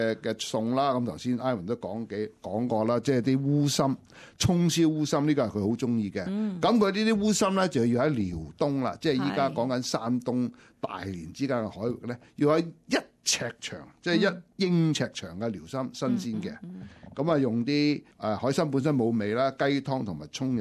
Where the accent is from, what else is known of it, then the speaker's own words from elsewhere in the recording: Shanghai, China; 咁有少少相似於咧就我哋上海人嗰個叫鹽毒鮮